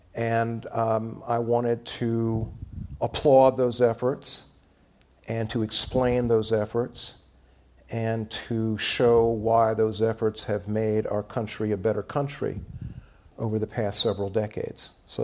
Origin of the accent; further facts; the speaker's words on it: Columbia, South Carolina, United States; I'm from the Deep South. I'm from Columbia, South Carolina. And I was born in 1954.